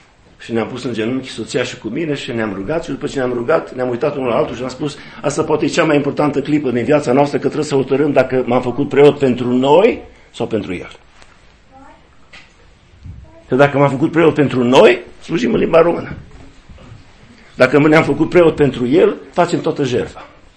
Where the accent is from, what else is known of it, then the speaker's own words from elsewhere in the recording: Dumbrăveni, Sibiu County, Romania; Eu vin din Dumbrăveni